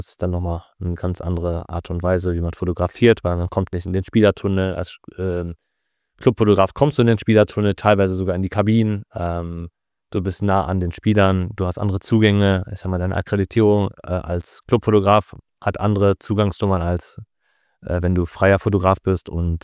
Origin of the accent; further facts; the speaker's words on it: Paderborn, North Rhine-Westphalia, Germany; die Lokalzeitung bei mir im Ort, ich komme aus Paderborn